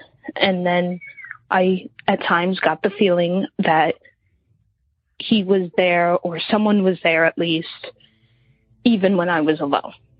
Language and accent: English; New York City, New York, United States; I'm from New York City.